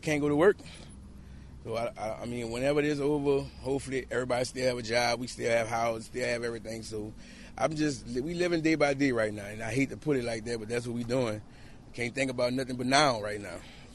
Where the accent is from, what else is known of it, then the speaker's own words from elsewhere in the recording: New Orleans, Louisiana, United States; New Orleans, Louisiana.